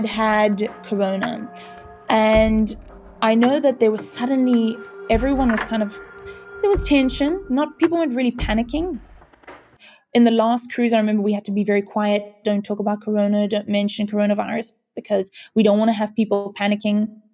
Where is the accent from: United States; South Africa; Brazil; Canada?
South Africa; Cape Town, Western Cape; I'm from Cape Town, South Africa.